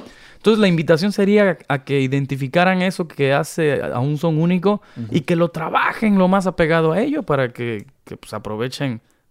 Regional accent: Veracruz, Mexico; Porque tenemos, como jarochos, tenemos esa gran tendencia

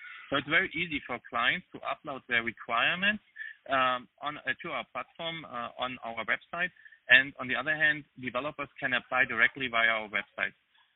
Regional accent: Germany; English is a second language; except that he's from Argentina and I'm from Germany.

